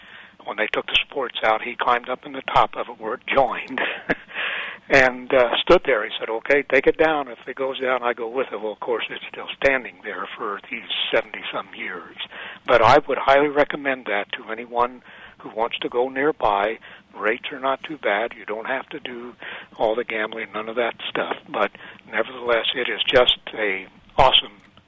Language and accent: English; Terre Haute, Indiana, United States; My first experience, and I'm from Indiana, originally over at Terre Haute, and I was with a telephone cable crew